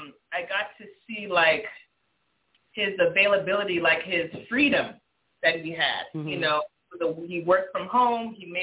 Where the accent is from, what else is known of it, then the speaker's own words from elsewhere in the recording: Santa Clarita, California, United States; I grew up in Santa Clarita in Palmdale.